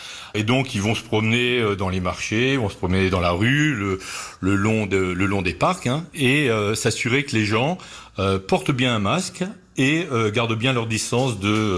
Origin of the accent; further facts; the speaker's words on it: France; En tant que Français, on a toujours un esprit un petit peu rebelle